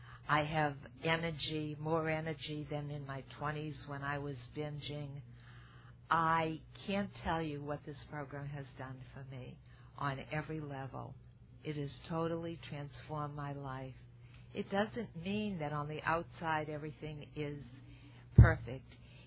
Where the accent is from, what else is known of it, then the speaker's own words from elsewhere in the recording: Boston, Massachusetts, United States; I come from Boston, where in the winter we have to hibernate, and here everything grows all year round